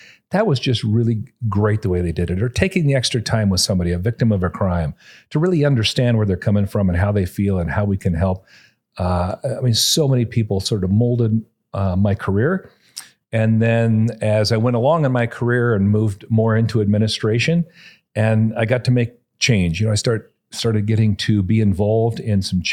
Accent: Caldwell, Idaho, United States; Over outside of Caldwell.

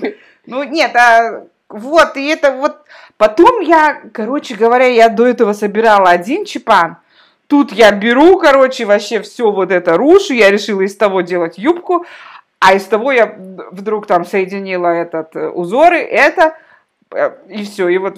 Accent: Kazakhstan; Я же казашка же, я же живу в Казахстане же.

